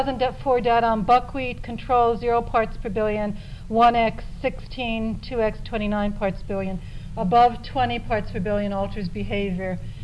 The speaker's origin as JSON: {"language": "English", "region": "New York", "country": "United States", "said": "And I'm from New York, so actually this is how I usually talk."}